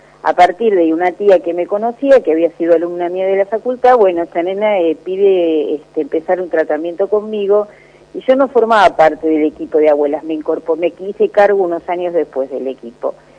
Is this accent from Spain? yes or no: no; Argentina; como argentinos también nos fue parte de esa catástrofe